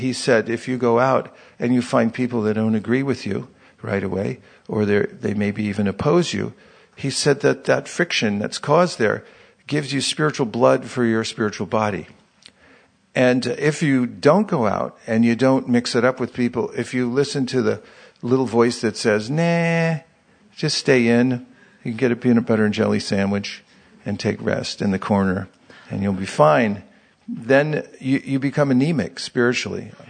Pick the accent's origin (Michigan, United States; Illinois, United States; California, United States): California, United States; I'm from California. I grew up on them.